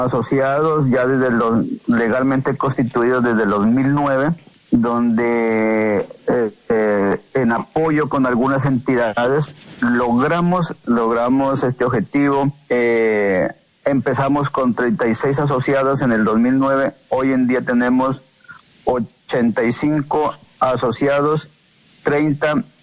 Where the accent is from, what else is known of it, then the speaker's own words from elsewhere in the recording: Colombia; donde se refleja la paz de todos nosotros como colombianos.